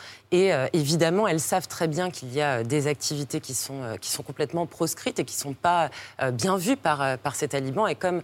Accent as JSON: {"language": "French", "country": "France", "said": "c'est extrêmement surprenant quand on est française et qu'on a l'habitude et qu'on vous a appris à regarder les gens droit dans les yeux"}